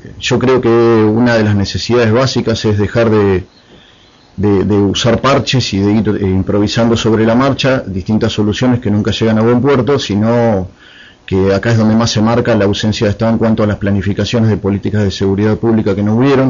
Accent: Pinamar, Buenos Aires Province, Argentina; pese a ser de Pinamar de toda la vida

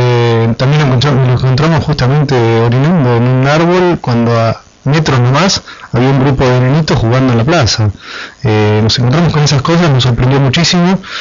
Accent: Pinamar, Buenos Aires Province, Argentina; cuando fui a estudiar a Buenos Aires y demás, y decía, sí, yo soy de Pinamar

